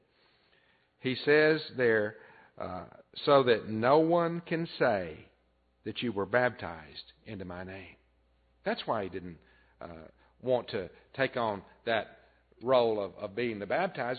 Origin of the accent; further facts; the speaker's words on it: Texas, United States; I remember as a boy, there was a preacher in my part of Texas